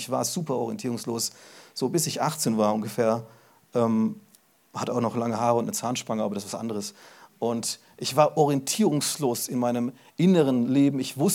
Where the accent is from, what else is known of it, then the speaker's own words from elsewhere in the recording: Germany; Ich bin ja auch ein Deutscher und ich glaube an uns.